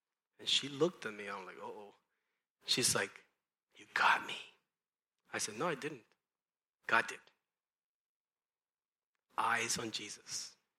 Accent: California, United States; Well, we're on a mission trip. We're from California.

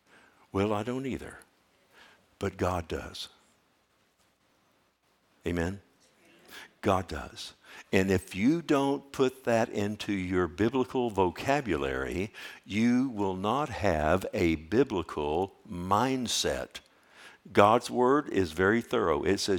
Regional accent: Texas, United States; I'm a Texan, by golly.

